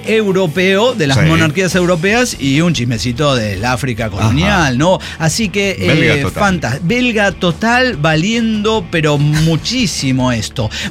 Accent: Mexico; si bien como mexicanos al grito de guerra estamos acostumbrados a la comida picante, ya de infantes

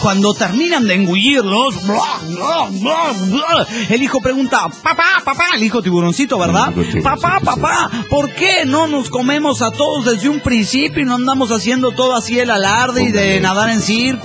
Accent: Mexico City, Mexico; del DF mexicano.

